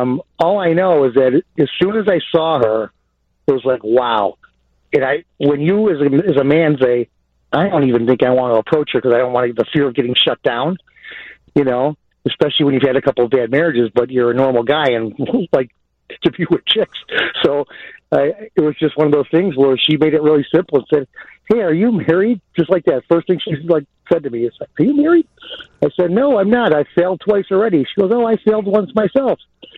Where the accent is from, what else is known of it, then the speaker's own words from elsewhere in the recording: Beverly, United States; I'm an Irish electrician from Beverly, my friend.